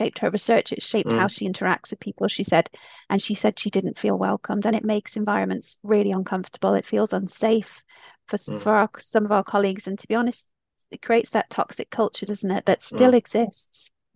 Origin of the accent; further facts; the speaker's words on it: United States; Yeah, I mean, I grew up in the States.